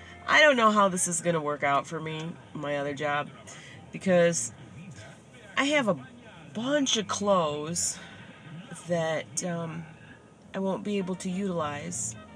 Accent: Chicago, Illinois, United States; from Georgia, from Tifton, Georgia, all the way back to the Chi. And to my hometown.

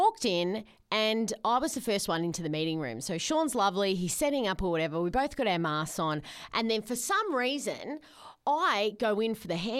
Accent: Victoria, Australia; yeah, born and bred on the Surf Coast. You're right.

